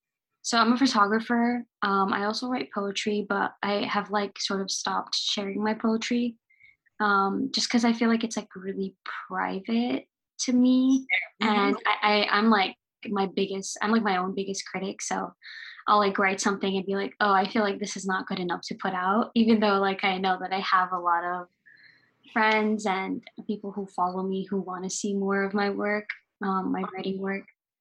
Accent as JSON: {"language": "English", "region": "New York", "country": "United States", "tie": "born or raised there", "lives_now": "California, United States", "said": "So I was born and raised in New York. I'm a first generation queer Pakistani who's an artist and an educator."}